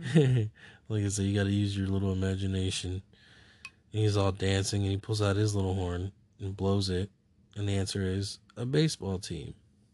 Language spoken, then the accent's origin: English; France; I'm from France, and we drive on the other side of the road.